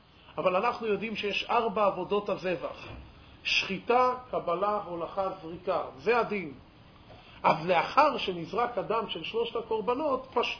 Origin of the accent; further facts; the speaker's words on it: Jerusalem, Jerusalem District, Israel; אנחנו כולם ירושלמים, אבל עזוב.